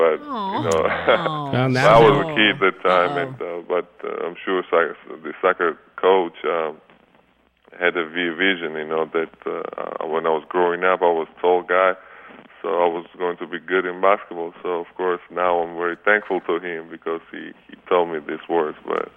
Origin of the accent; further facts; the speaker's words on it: Georgia; English is a second language; now in United States; especially I'm from Georgia, Republic of Georgia, Europe, and soccer in Europe is huge.